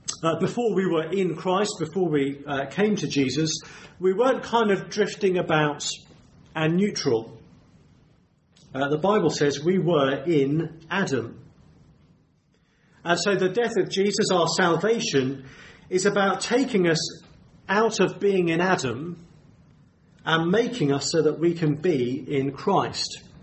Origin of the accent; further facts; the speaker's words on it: South East England, United Kingdom; That might have been more fun than growing up down in Kent.